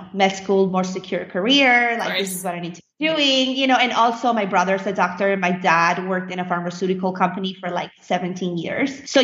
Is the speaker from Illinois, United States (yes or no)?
no; Naples, Florida, United States; now in Paris, France; And I was just like, I came from Naples. There was nothing to do.